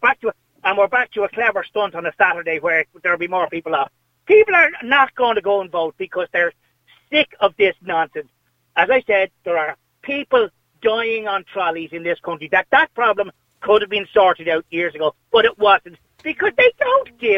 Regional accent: Ireland; I'm actually not proud of being Irish anymore because of the way our country is ran by fools.

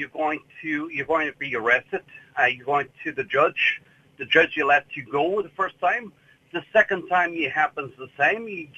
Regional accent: Cascais, Lisbon, Portugal; English is a second language; now in Ireland; I am from Portugal, I'm from around Lisbon. I'm from a town called Cascais, into the coast, from the coast. It's about half an hour from Lisbon.

